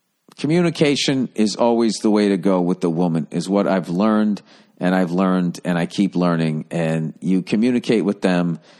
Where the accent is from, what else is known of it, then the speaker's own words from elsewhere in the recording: East Coast, United States; now in Los Angeles, United States; Because, you know, just growing up on the East Coast and everything, I think it's, you know, I miss the four seasons